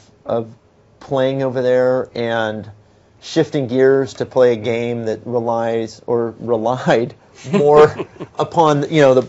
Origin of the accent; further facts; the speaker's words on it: Texas, United States; And even for me, being a Texan, going back to Ben Hogan and Byron Nelson